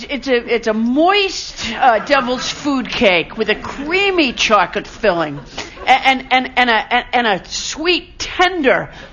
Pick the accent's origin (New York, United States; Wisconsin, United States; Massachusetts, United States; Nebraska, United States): Massachusetts, United States; You know, I'm from Massachusetts